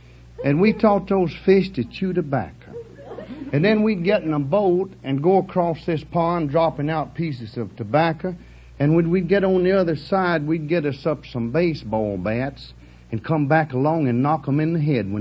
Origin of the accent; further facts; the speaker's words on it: Texas, United States